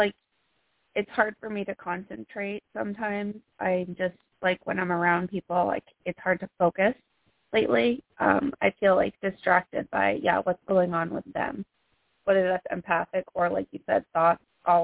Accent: Massachusetts, United States; No, I'm from Massachusetts.

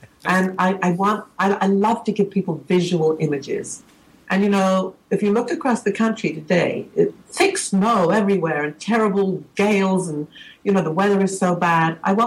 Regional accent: England, United Kingdom; Being English, we were very into soul, listening to soul music, you know.

